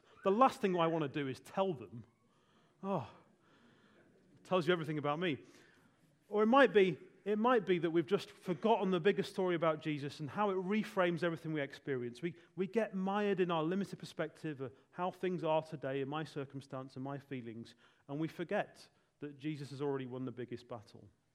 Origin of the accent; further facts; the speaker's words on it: United Kingdom; Maybe it's we're British, and speaking positively to somebody is often seen as false or awkward. Maybe it's just our Britishness.